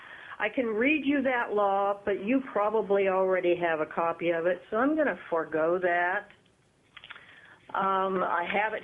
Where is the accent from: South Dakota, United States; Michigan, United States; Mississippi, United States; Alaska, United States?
Alaska, United States; Two Rivers; I am from Two Rivers.